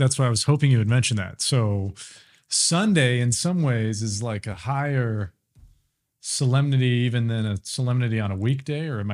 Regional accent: United States; or if it's just growing up in America, land of the free, home of the brave

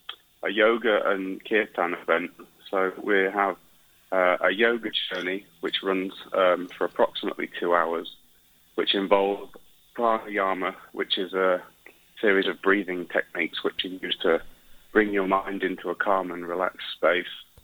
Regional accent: England, United Kingdom; I grew up in England, as you can probably hear

